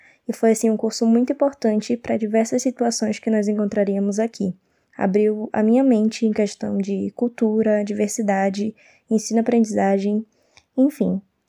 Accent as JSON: {"language": "Portuguese", "town": "Belém", "region": "Pará", "country": "Brazil", "said": "eu sou da cidade de Belém do Pará, do norte do Brasil"}